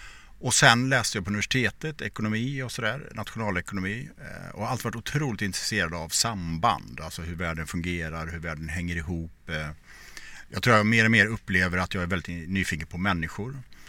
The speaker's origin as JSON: {"language": "Swedish", "town": "Borås", "region": "Västra Götaland County", "country": "Sweden", "tie": "born or raised there", "said": "Ja, men min grund är att jag växte upp i Borås i en företagarfamilj."}